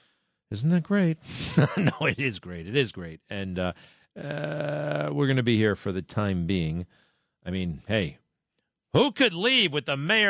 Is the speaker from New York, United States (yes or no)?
yes; Baldwin, New York, United States; you're coming from Baldwin, my hometown